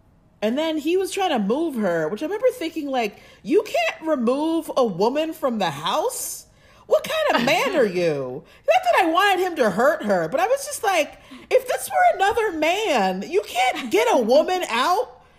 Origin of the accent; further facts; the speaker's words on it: United States; Because, mind you, I'm American.